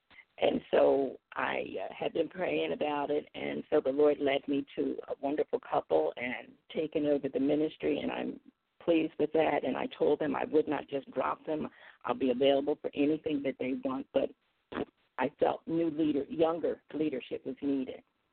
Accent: Philadelphia, Pennsylvania, United States; moved away as an adult; now in Maryland, United States; And although I was born and raised in Philadelphia for the last 35 years, I've been living in Maryland.

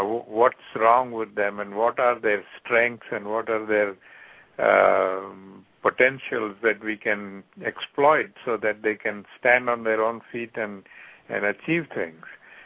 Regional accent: South Africa; because I grew up in South Africa at a time when apartheid was at its worst

